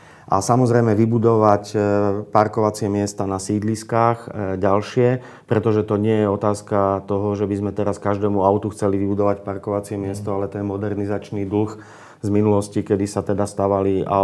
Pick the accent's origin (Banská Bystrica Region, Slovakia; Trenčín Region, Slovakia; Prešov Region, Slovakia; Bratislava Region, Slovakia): Trenčín Region, Slovakia; Trenčín; ako občan Trenčína, ktorý chce zostať žiť v tomto mojom rodnom meste